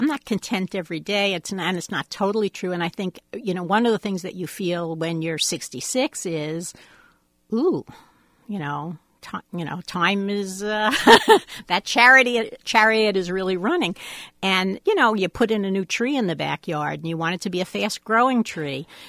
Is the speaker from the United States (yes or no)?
yes; Ames, Iowa, United States; I've been writing a little for my hometown, for the Ames Tribune, and I do that once a month.